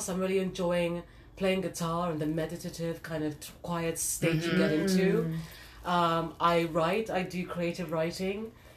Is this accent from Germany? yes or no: no; Nigeria; I mean, I'm actually Nigerian. I'm actually African.